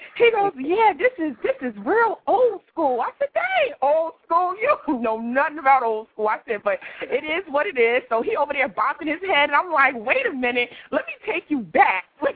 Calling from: New Jersey, United States; I'm calling from Jersey.

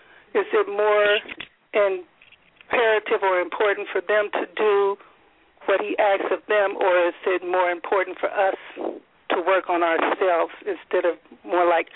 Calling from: Ohio, United States; I'm calling from Ohio.

